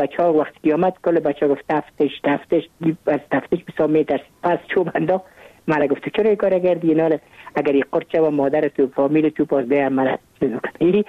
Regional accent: Kabul, Afghanistan; من متولد کابل هستم، در نایی اول کابل تولد شدیم.

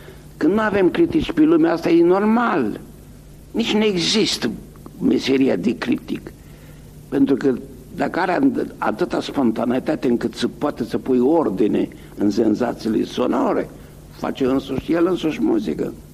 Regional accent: Romania; Eu am vrut să mă întorc în România, mânat de cele mai simple instincte. Să se regăsești vatra, să vezi de unde vii și să te bucuri că știi cărui pământ aparții.

